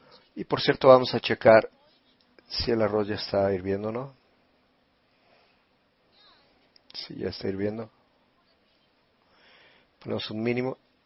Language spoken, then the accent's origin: Spanish; Italy; Spanish is a second language; Lo siento, soy italiana.